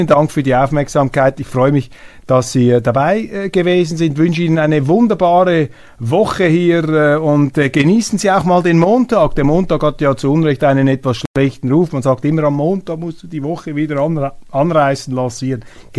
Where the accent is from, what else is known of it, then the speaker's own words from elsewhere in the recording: Switzerland; Ich wäre froh als Schweizer Bürger, wenn die Medien auch bei den anderen Parteien so genau hinschauen würden